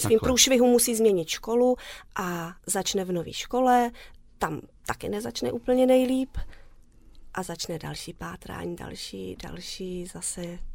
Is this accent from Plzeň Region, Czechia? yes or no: no; Písek, South Bohemian Region, Czechia; A já jsem z Písku původně.